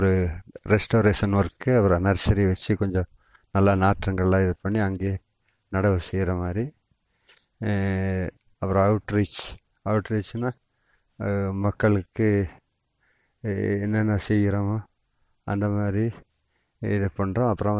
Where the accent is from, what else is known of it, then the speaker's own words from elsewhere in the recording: Pikkapatti, Tamil Nadu, India; பிக்கப்பட்டி மந்தில் வந்து நாங்கள் டோடா இனத்தை சேர்ந்தவங்க இருக்கிறோம்.